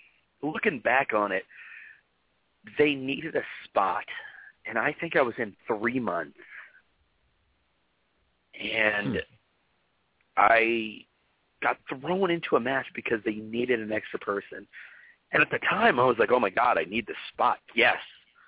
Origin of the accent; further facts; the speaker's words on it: Texas, United States; And don't get me wrong, I'm from Texas, where wrestling is huge.